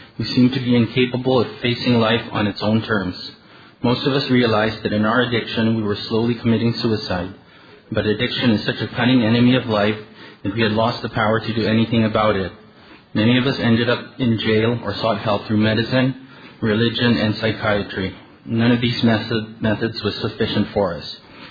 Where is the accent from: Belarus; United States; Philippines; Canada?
Philippines; Cebu, Central Visayas; I'm an addict from Cebu, Philippines.